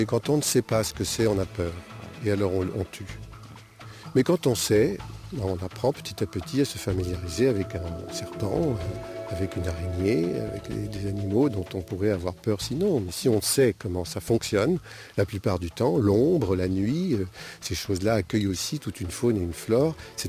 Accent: France; qui, chez nous, en France, ne sont pas exploitées.

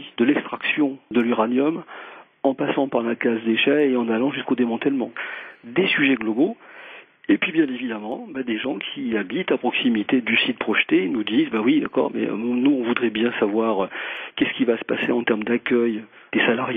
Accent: Toulouse, Occitanie, France; Je suis toulousain

